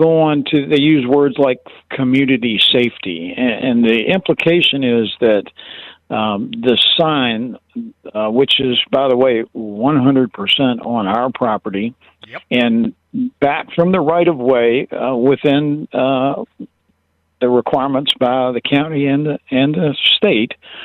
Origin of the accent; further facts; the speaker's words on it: Virginia, United States; I'm born and raised in the Commonwealth. I was raised by my family to be a Virginia gentleman. I thought Virginians were better than this.